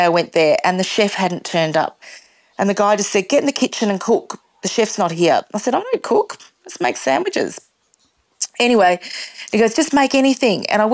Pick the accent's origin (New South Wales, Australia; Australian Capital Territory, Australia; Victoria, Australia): Victoria, Australia; Yarrawonga; also born or lived in Queensland; I am from Yarrawonga is where I am. So I'm not quite the High Country. I'm down on the flatlands, but still northeast Victoria. I just came to be here because I lived in Queensland for 16 years